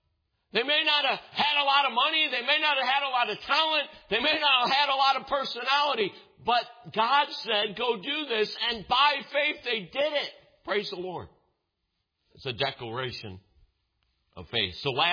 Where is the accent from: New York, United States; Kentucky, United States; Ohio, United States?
Ohio, United States; Cleveland; I mentioned this morning that I grew up in Cleveland, Ohio.